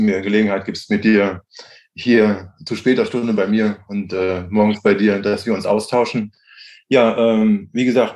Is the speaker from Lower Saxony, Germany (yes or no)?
yes; Hannover, Lower Saxony, Germany; moved away as an adult; also born or lived in Berlin; now in New Zealand; ich komme aus Hannover, bin dann nach Berlin gegangen, habe im Osten meine Apotheke aufgemacht.